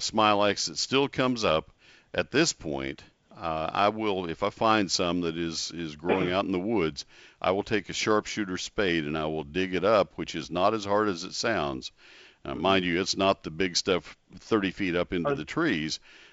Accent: College Station, Texas, United States; Yeah, I grew up with it in College Station. I've known it all my life. We live outside the Dallas-Fort Worth area

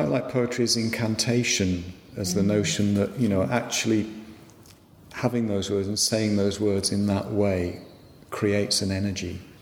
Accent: West Midlands, United Kingdom; I grew up in the West Midlands, which is a long way from the sea

